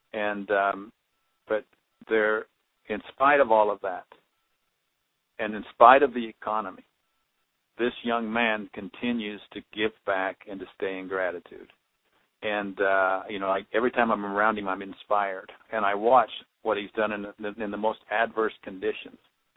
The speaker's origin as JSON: {"language": "English", "town": "Banning", "region": "California", "country": "United States", "tie": "born or raised there", "said": "I grew up in Banning, so not too far away."}